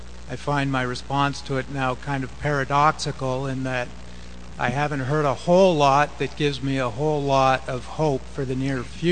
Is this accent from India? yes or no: no; Canada; I'm Canadian